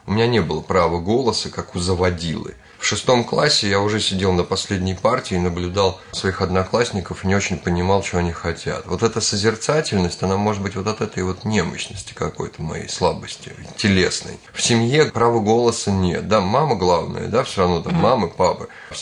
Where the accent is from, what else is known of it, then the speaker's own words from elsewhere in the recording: Serpukhov, Moscow Oblast, Russia; Я сам из Серпухова, мне очень понятны эти маленькие подмосковные города, как мне кажется.